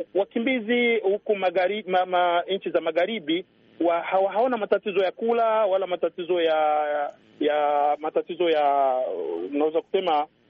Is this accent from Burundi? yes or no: yes; Burundi; now in Belgium; mimi ni Mrundi kama mkimbizi, lakini Belgium imelazimika kunipa mimi uraia ili niweze kuishi kama waraia wa Belgium.